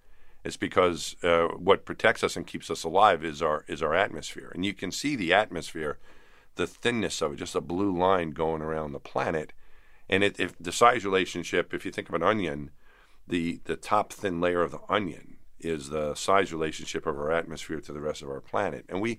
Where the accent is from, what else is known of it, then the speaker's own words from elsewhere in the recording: Franklin Square, New York, United States; You know, we're both from Franklin Square. And I'll always be a kid from Franklin Square and a New Yorker and an American.